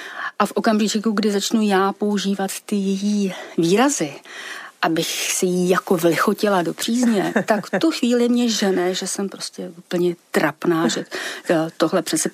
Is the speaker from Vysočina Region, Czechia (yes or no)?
yes; Vysočina Region, Czechia; Je pravda, že jsem se narodila na Vysočině, vyrůstala jsem tam